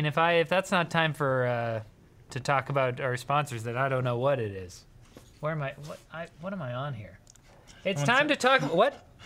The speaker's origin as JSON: {"language": "English", "country": "Canada", "said": "We're Canadian"}